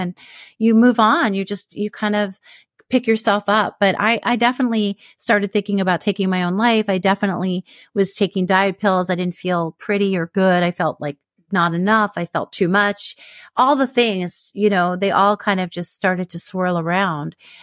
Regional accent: New York, United States; Because I grew up in New York for the most part.

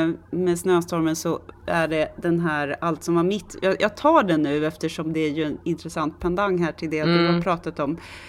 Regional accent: Stockholm, Stockholm County, Sweden; jag har vuxit upp i Tensta

